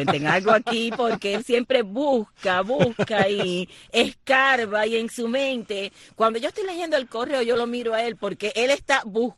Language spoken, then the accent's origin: Spanish; Holguín, Cuba; y me tienes a mí, que soy de Holguín.